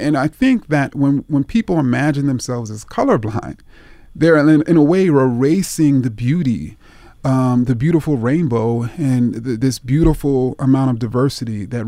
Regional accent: Jamaica, Queens, New York, United States; I, for instance, talked about my own story in which I grew up in Jamaica, Queens

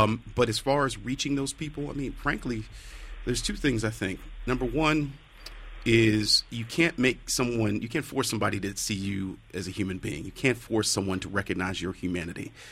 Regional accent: Cleveland, Ohio, United States; Well, Kylie, I'm from that Rust Belt. I'm from Cleveland, Ohio.

